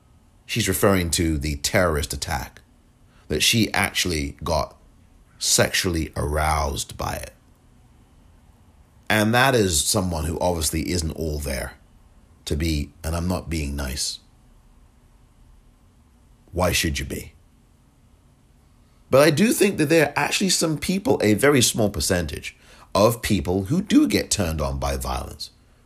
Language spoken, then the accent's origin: English; England, United Kingdom; And I remember being in England, living in England back then, and the times that, because I'm from England